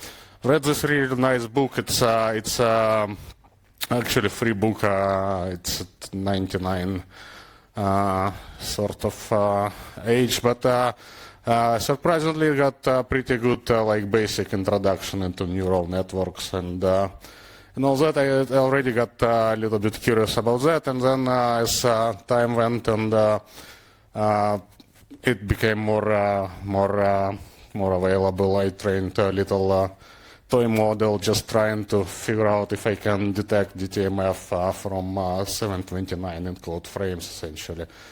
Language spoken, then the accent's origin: English; Ukraine; English is a second language; now in Vancouver, Canada; I'm born and raised in Ukraine. I have a master's in physics and radio physics from Kyiv State University. I live in Vancouver for about 20 years now.